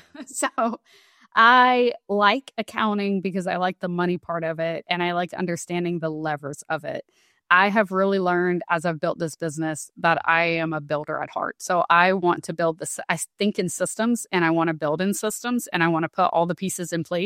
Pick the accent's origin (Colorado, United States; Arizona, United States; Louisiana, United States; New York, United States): Louisiana, United States; So I grew up in Louisiana.